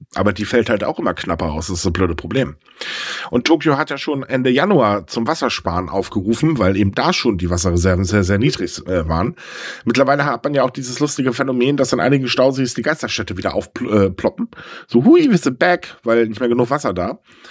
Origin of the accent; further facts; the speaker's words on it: Northern Germany, Germany; ich bin Norddeutscher